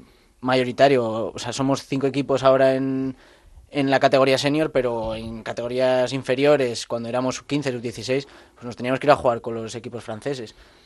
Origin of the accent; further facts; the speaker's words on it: Jaca, Aragon, Spain; born there; Pues mira, nací en Jaca y es, pues allí es tradición